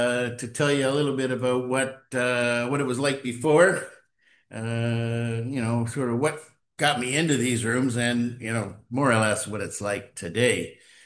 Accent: Toronto, Ontario, Canada; I'm an alcoholic. I'm from Toronto. I sort of grew up in Southern Ontario, basically a pretty normal family.

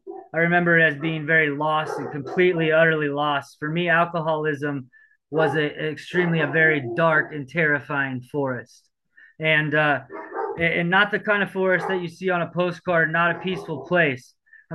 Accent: Omaha, Nebraska, United States; And I am an alcoholic from Omaha, Nebraska.

